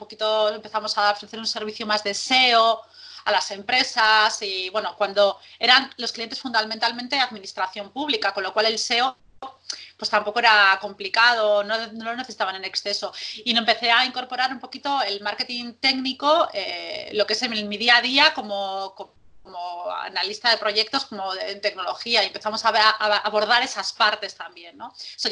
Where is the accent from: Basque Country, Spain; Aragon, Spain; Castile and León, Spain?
Basque Country, Spain; Bilbao; yo soy de Bilbao, soy del norte de España